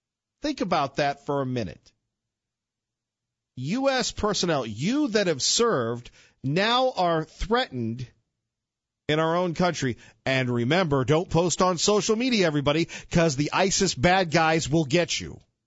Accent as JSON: {"language": "English", "country": "United States", "said": "But I thought, as an American, I thought of just how great of a country that we live"}